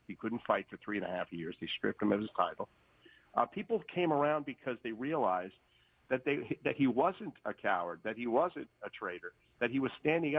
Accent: Miami Beach, Florida, United States; Let me also step back for a second and tell you that I grew up in Miami Beach, Florida, the week of February of 1964.

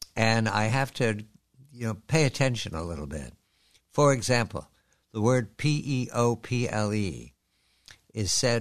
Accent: United States; accent: East Coast; How do you hear my East Coast accent? I've spent my whole life in about 200 miles from Philadelphia to New York and in between in college.

